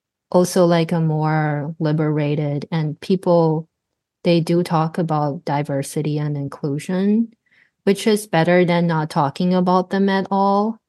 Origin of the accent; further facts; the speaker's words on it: Taiwan; now in United States; I am originally from Taiwan and I have been here for 12 years.